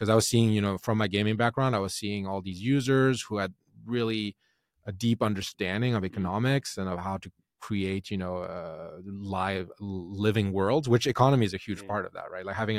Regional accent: Sweden; also born or lived in United States; I'm from Sweden. That's where I'm based these days.

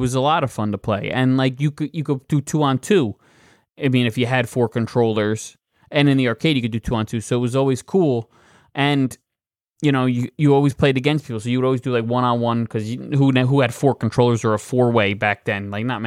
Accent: New Jersey, United States; And the local Blockbuster where I grew up in New Jersey

